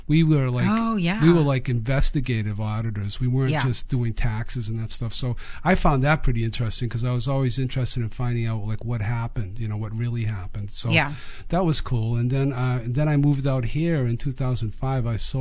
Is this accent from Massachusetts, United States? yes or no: yes; Boston, Massachusetts, United States; accent: Boston; I'm from Boston, so